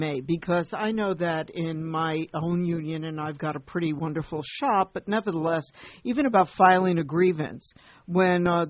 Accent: Brooklyn, New York, United States; Well, I'm from Brooklyn. It's

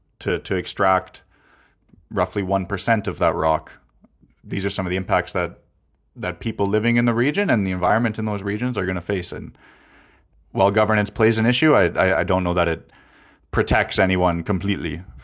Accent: Canada; I'm from Canada. This happens in Canada.

